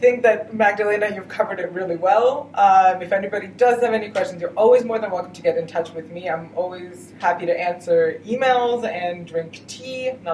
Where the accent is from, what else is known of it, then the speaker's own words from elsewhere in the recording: Croatia; first language Croatian; English is a second language; now in Toronto, Canada; I haven't spent a lot of time working in Croatian, but it is my mother tongue.